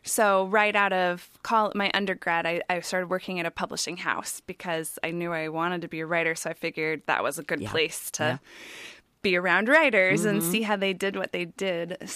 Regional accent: Chicago, Illinois, United States; also born or lived in Boston; All over. I moved all over, but I was born in Boston, and then I went to high school in Chicago.

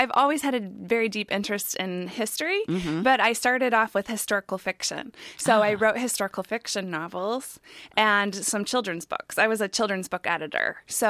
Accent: Chicago, Illinois, United States; also born or lived in Boston; All over. I moved all over, but I was born in Boston, and then I went to high school in Chicago.

